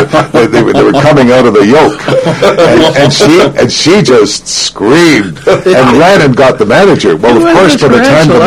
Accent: Toronto, Ontario, Canada; It's only a few miles, an hour's drive from my hometown of Toronto.

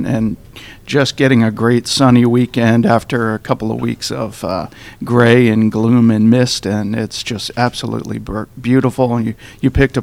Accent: New Jersey, United States; We used to come up every summer, and I grew up on the Jersey Shore, but decided to move up here because I wanted to live in a truly beautiful place that had great meaning to me.

